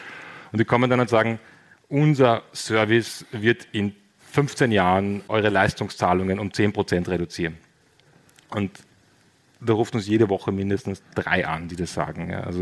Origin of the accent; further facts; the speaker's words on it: Austria; muss man auch mal sagen, als Österreicher, just on time.